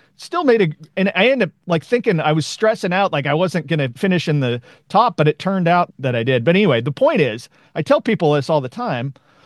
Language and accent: English; Portland, Oregon, United States; Vikings. I grew up in Portland, Oregon.